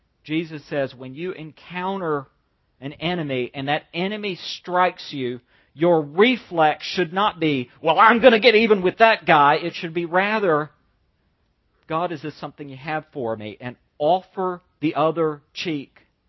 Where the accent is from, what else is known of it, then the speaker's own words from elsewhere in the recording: the South, United States; You know, I grew up in the South where taxation is very low